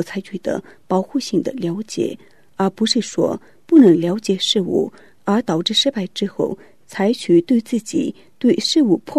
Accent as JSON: {"language": "Chinese", "region": "Tibet", "country": "China", "said": "我们西藏人确实不得不承认它的有效性"}